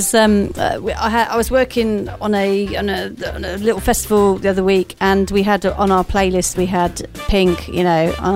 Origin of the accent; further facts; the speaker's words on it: Cheltenham, South West England, United Kingdom; I as you know, I'm from Cheltenham, and there's certainly no.